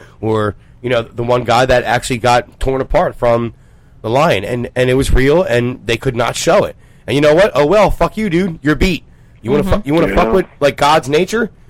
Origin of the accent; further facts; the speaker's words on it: Pennsylvania, United States; I grew up in Bucks County.